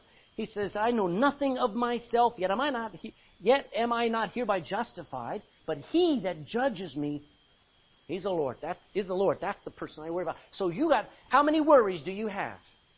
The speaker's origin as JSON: {"language": "English", "region": "Texas", "country": "United States", "said": "I mean, you're Irish, I'm Texan. We're not that different."}